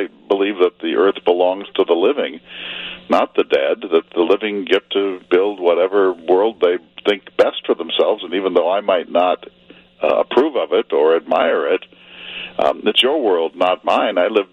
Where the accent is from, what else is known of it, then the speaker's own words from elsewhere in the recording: Virginia, United States; Well, I'm from Virginia, which was the biggest and most populous state in my time